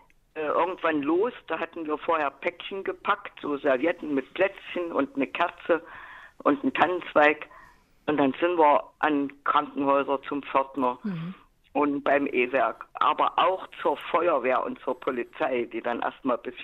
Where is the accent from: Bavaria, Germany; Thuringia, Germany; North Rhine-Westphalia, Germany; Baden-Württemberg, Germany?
Thuringia, Germany; Jena; Ich bin im Juli 73 Jahre alt geworden. Mhm. Ich komme aus Jena.